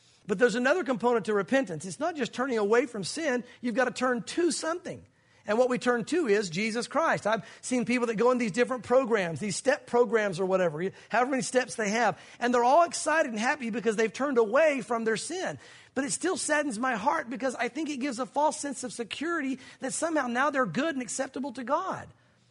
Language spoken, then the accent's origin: English; the South, United States; It's cultural, gang. We grew up in the South. This is America. We grew up going to church.